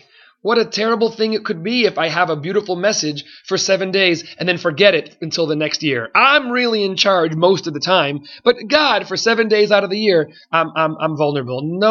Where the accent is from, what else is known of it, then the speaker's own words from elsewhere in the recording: Silver Spring, Maryland, United States; when I was growing up in Silver Spring, Maryland, we were worried sometimes about raccoons.